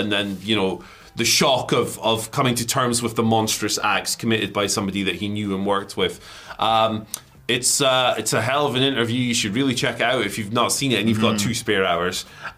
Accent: Chicago, Illinois, United States; I understand fans and tribalism because I'm a Blackhawks fan. I'm from Chicago.

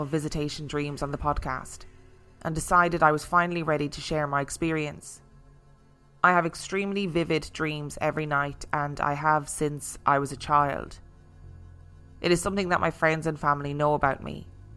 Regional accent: United States; I grew up in America and have been to many state fairs, and I've never seen a camel at these fairs.

